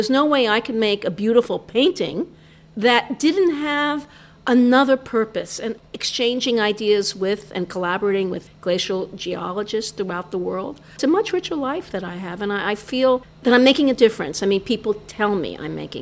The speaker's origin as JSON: {"language": "English", "town": "Brooklyn", "region": "New York", "country": "United States", "said": "I'm a girl from Brooklyn, so I don't want to paint asphalt."}